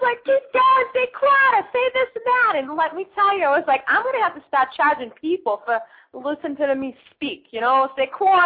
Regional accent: Boston, Massachusetts, United States; accent: Boston; I grew up around here in Boston, Massachusetts. If you hear me, you'll be able to, like, really tell the more I talk with the accent. It's authentic.

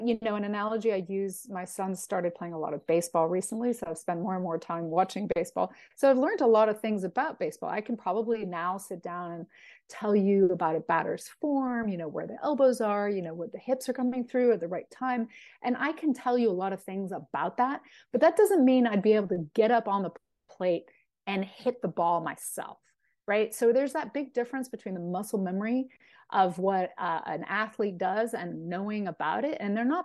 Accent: Spain; my background is that my family's from Venezuela. I was raised in Spain, so Spanish is very important to my side of the family.

